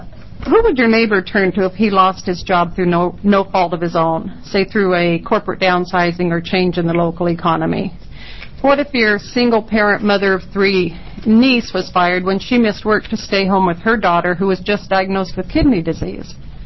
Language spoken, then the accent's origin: English; La Grande, Oregon, United States; I'm from LeGrand, representing Baker Grant Union in Wallowa Counties.